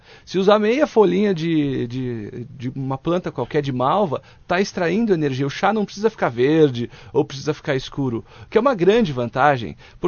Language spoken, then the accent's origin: Portuguese; Salto, São Paulo, Brazil; Salto aí, viu? A minha cidade natal que eu amo tanto.